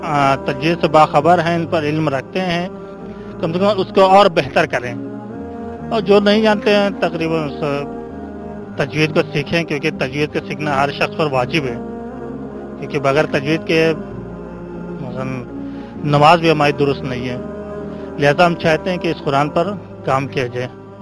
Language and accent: Urdu; Gonda, Uttar Pradesh, India; میں شہر گونڈہ کا رہنے والا ہوں۔